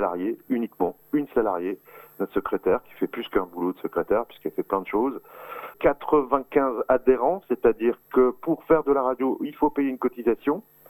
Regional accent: Hauts-de-France, France; comme on dit chez nous dans le Nord, il n'y a plus rien à le poste

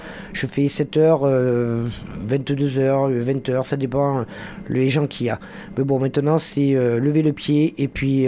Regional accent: Ribérac, Nouvelle-Aquitaine, France; now in Périgueux, France; je suis originaire de Ribérac et puis j'avais envie de voir autre chose. J'ai fait 10 ans à Ribérac, 10 ans à Tocane et 18 ans à Périgueux.

